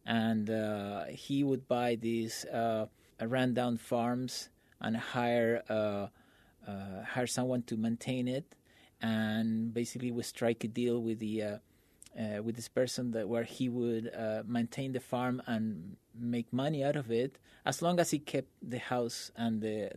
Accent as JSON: {"language": "English", "country": "Argentina", "tie": "born or raised there", "said": "Well, I was born in Argentina, and I grew up there. I went to school and primary school over there."}